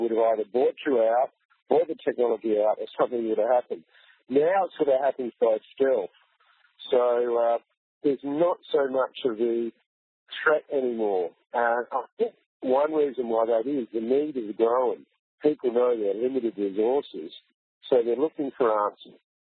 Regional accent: Australia; My home state in Australia the other day ran the whole state for a whole day on wind and sun power alone

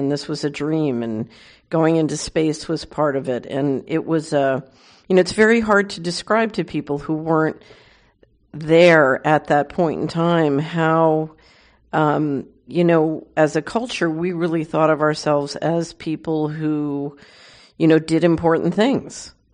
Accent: Philadelphia, Pennsylvania, United States; You know, I saw it where I grew up in Philadelphia

